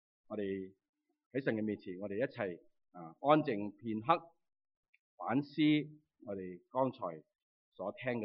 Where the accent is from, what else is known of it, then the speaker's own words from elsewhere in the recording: China; 我们中国人的五伦啊，社会对性的观念啊